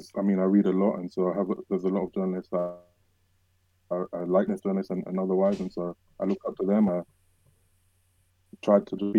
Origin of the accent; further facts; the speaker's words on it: London, United Kingdom; I'm from South London